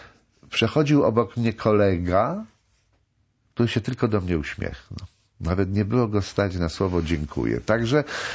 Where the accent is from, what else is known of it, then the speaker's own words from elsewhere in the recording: Kielce, Świętokrzyskie Voivodeship, Poland; moved away as an adult; also born or lived in Kraków; ja miałem 18 lat, jak wyjechałem z Kielc, już tam nie wróciłem, bo dostałem się na studia w Krakowie i już koniec. Ja do 18 roku życia tylko tam mieszkałem.